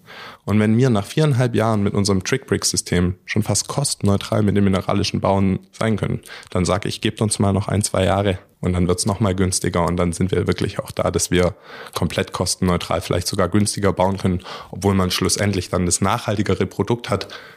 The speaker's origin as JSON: {"language": "German", "region": "Baden-Württemberg", "country": "Germany", "accent": "Swabian", "said": "Jetzt bin ich ja selber auch Schwabe, vielleicht hört man es auch ein bisschen"}